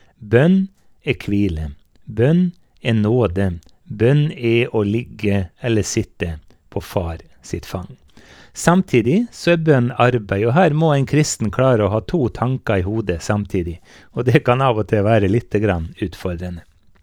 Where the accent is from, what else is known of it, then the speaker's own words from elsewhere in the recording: Eide, Møre og Romsdal, Norway; Jeg vokste opp på gård, jeg vokste opp på Eide på Nordmøre